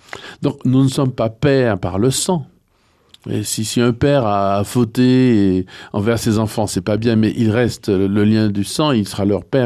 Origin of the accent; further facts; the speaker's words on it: Martinique, France; moved away as an adult; à quitter mon pays. Je suis martiniquais, donc j'ai quitté mon pays